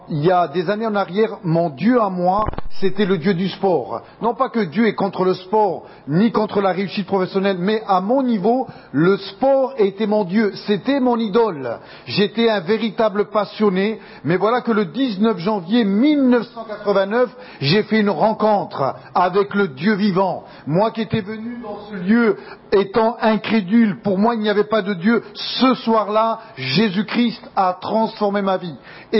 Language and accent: French; Montélimar, Auvergne-Rhône-Alpes, France; je viens du sud de la France. Qui connaît Montélimar? Montélimar dans le sud de la France?